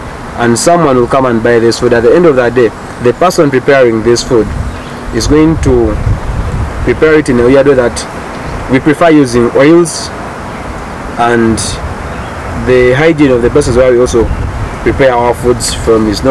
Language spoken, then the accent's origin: English; Uganda; from Uganda.